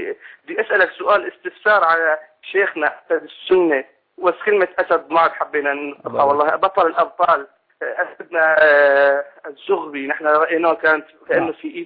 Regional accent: Syria; نحن شعب سوري في بلاد الشام

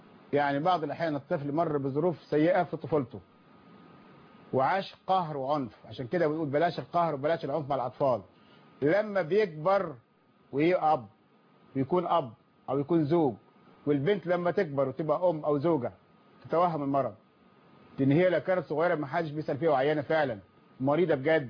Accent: Egypt; انا مصري بشتغل في السعوديه

